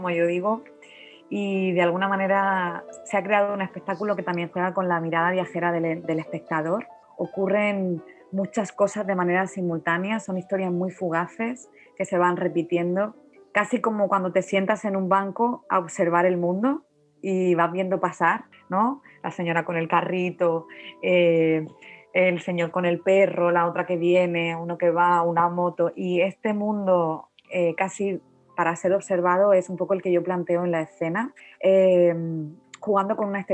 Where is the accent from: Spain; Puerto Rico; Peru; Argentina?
Spain; Cieza, Region of Murcia; yo vengo de Cieza, tierra de melocotones, albaricoques, paraguayos maravillosos, nectarinas, todo tipo de frutales de hueso